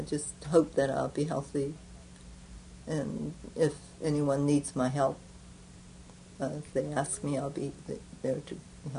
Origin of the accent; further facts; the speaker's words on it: United States; born there; I'm very, very happy that I was born in the United States. I am very happy that I lived an American life